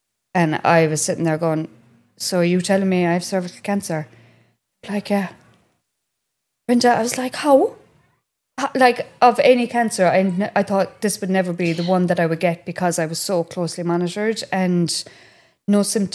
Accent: Castle Island, Munster, Ireland; Had a brilliant childhood. Loved growing up in Castle Island. Just pure innocence.

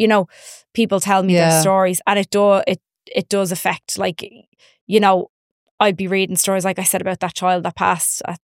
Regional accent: Dublin, Leinster, Ireland; like I'm from Dublin

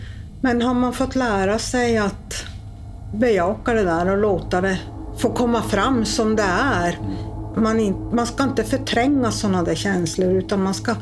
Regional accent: Luleå, Norrbotten County, Sweden; also born or lived in Boden; Eftersom jag kommer från Norrbotten och uppvuxen både i Luleå och Boden.

